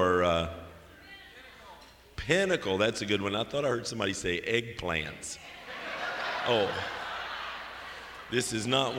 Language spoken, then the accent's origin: English; Charleston, West Virginia, United States; We have Mountain Stage in my hometown of Charleston